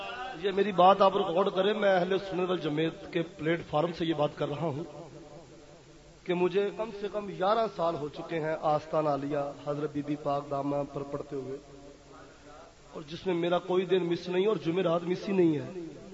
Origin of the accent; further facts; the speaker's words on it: Punjab, Pakistan; ہم پنجاب کے رہنے والے ہیں